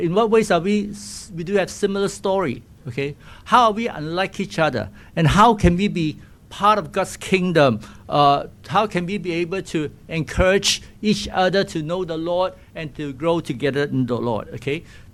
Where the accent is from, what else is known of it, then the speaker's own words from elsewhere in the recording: Kuala Lumpur, Malaysia; also born or lived in United States; For me, I grew up in Kuala Lumpur, Malaysia, but my grandfather was from Dongguan, China